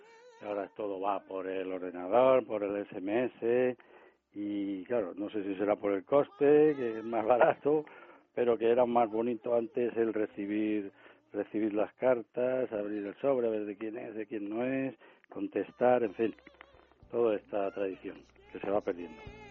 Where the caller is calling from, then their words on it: Madrid, Community of Madrid, Spain; de Madrid.